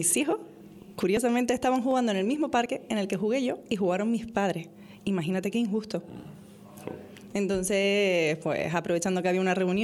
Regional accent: Canary Islands, Spain; nosotros como canarios podamos seguir viviendo aquí.

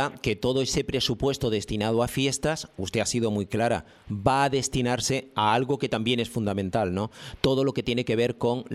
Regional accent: Canary Islands, Spain; deseándole lo mejor al gobierno de Canarias estoy deseando lo mejor para mi tierra.

